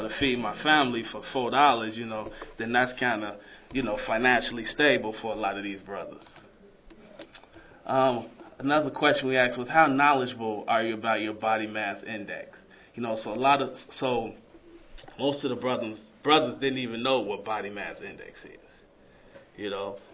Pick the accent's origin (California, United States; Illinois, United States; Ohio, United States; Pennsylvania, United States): Illinois, United States; Chicago; I'm sorry, I'm from Chicago, so knee highs.